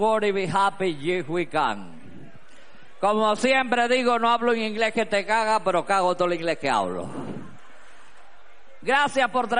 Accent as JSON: {"language": "Spanish", "country": "Cuba", "moved": "as an adult", "lives_now": "Canary Islands, Spain", "said": "soy una vieja cubana. Llevo aquí entre ustedes 25 años. Llegué aquí en Canarias"}